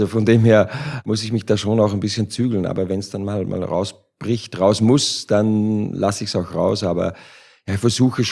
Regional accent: Austria; now in Frankfurt, Germany; Ich als Ösi in Frankfurt

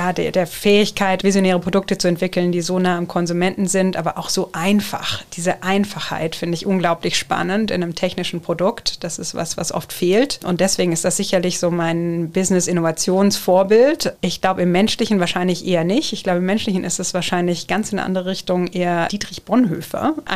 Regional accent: Nagold, Baden-Württemberg, Germany; born there; also born or lived in New York; Also geboren in Nagold im Schwarzwald, aber 6 Jahre in New York gelebt

